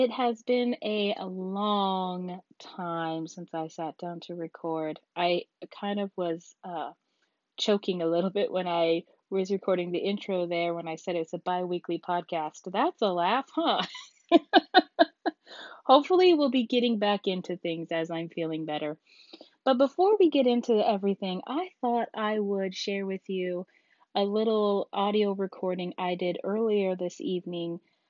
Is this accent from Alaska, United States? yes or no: yes; Alaska, United States; born or raised there